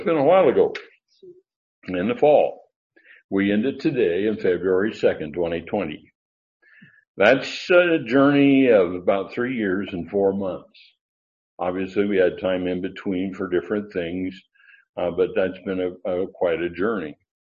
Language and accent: English; California, United States; As a kid, we were raised on the California side of the line.